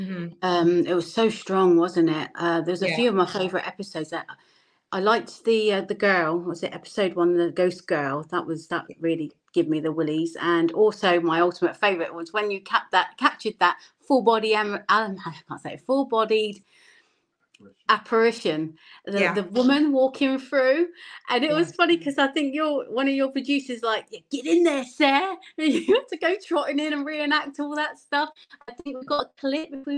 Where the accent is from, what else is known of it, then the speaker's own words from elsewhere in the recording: England, United Kingdom; No, I'm English.